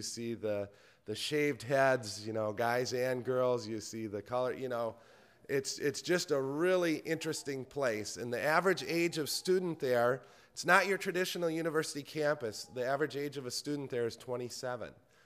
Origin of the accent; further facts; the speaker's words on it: Minneapolis, Minnesota, United States; I actually feel this is closer to home to me since I'm from Minneapolis.